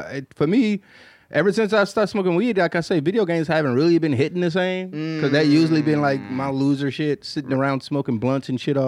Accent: Queens, New York, United States; I grew up in Queens, New York.

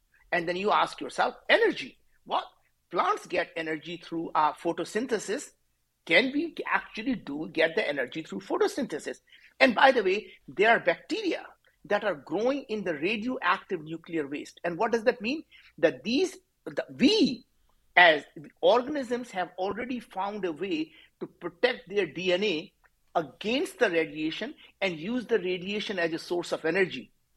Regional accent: India; English is a second language; And as an Indian guy, I cannot pronounce the word V

